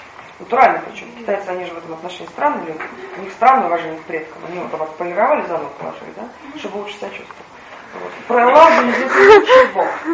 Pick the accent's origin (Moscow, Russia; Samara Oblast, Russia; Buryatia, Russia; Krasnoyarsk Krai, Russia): Moscow, Russia; Я из Москвы.